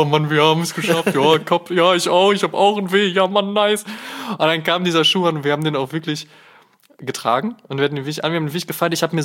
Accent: Münster, North Rhine-Westphalia, Germany; Und wären am nächsten Tag nach Münster gefahren, in meine alte Heimat

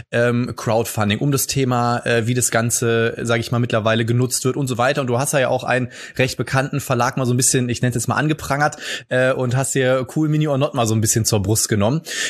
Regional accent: North Rhine-Westphalia, Germany; Arsch auf Eimer, wie man bei uns im Pott so schön sagt.

